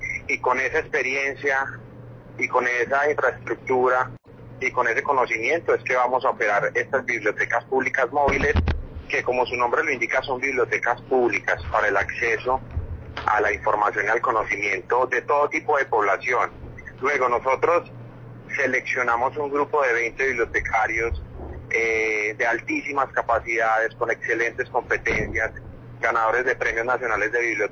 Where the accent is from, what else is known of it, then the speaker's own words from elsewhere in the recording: Colombia; todos como colombianos